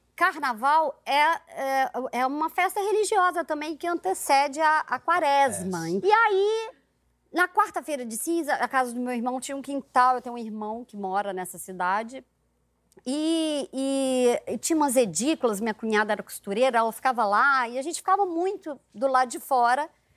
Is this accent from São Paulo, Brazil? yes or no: no; Minas Gerais, Brazil; also born or lived in Macaé, Brazil; Eu sou do interior de Minas e da Zona da Mata, perto de Ouro Preto. E eu fui morar em Macaé, estado do Rio.